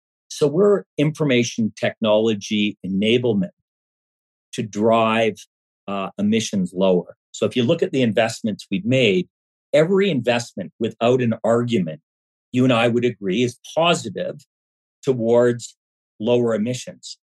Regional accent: Vancouver, British Columbia, Canada; I come from Vancouver, Canada. I never saw a summer over 30 degrees centigrade or 90 degrees Fahrenheit.

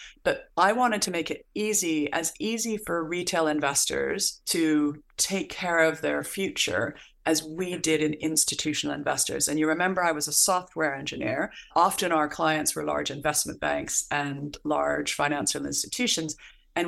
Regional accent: Canada; I had been living in the US, although I'm Canadian

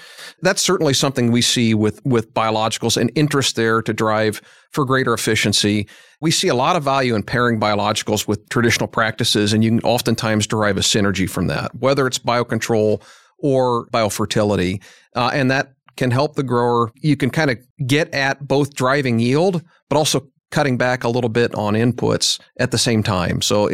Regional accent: Midwest, United States; much earlier than I remembered growing up in the Midwest.

